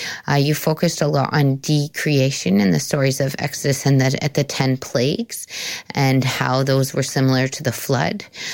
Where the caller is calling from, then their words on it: Ottawa, Ontario, Canada; from Ottawa, Canada.